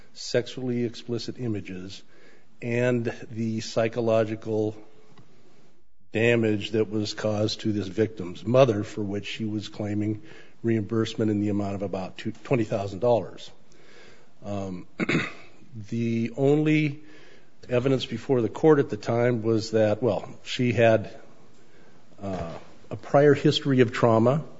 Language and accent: English; Helena, Montana, United States; I am an attorney from Helena, Montana.